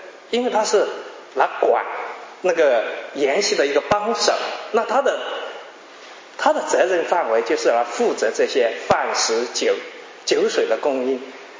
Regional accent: China; 就像我们今天很类似我们中国人的婚礼啊。

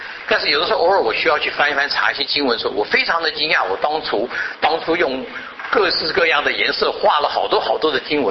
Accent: China; 所以我们中国人跟我们这个很有礼貌，我们跟人家传福音的时候，我们不好意思说你是罪人啊

